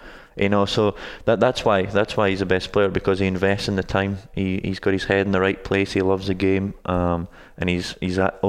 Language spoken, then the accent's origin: English; Bowness, Scotland, United Kingdom; now in United States; I originally from a little small town in Scotland called Bowness. It's just outside Edinburgh, which is the capital of Scotland.